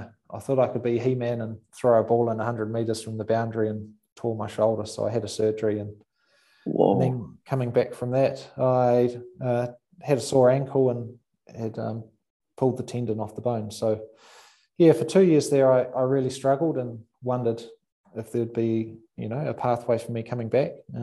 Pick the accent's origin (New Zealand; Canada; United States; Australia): New Zealand; those are the great memories, I suppose, as a kid growing up in New Zealand, all the backyards and great summers.